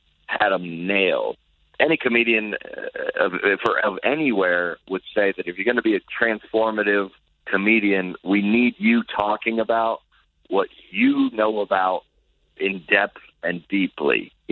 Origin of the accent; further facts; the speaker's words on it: the South, United States; I grew up in the South and is very traditionally Christian.